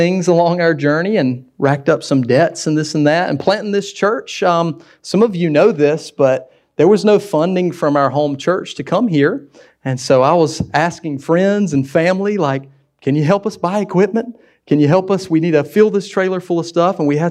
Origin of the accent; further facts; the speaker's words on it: Wilson, North Carolina, United States; I wanted to get really far away from Wilson. I grew up in Wilson, y'all. I thought, man, I'm going to get out of North Carolina.